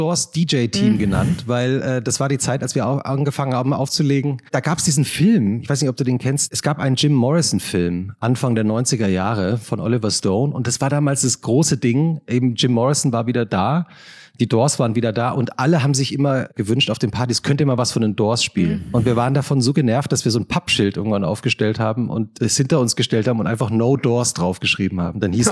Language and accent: German; Langgöns, Hesse, Germany; Aber obwohl ich eigentlich, du hast gerade gesagt, ich bin in der Kleinstadt aufgewachsen. Also ich liebe Langgöns, aber ich glaube, Langgöns ist wirklich so eine richtige Gemeinde, also so ein richtiges Dorf.